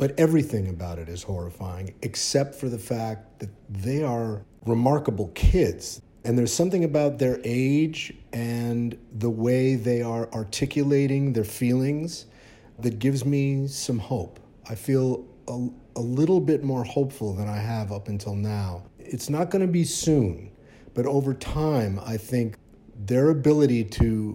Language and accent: English; Cleveland, Ohio, United States; Well, when I was growing up in Cleveland, I was a huge music fan already.